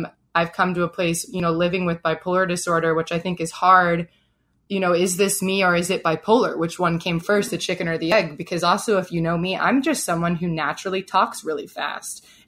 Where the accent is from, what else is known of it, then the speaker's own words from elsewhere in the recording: Fort Worth, Texas, United States; now in Washington, United States; I am from Fort Worth, Texas, which is something that if you know me, you will hear me talk about a lot. I was born and raised in the South, and now I live here in Washington, D.C.